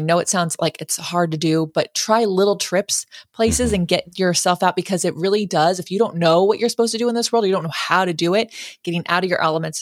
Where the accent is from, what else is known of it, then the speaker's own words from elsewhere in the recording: Lodi, California, United States; But I'm from Lodi, California, which is outside the Bay Area. A lot of people commute from Lodi to the Bay Area, which is an awful commute.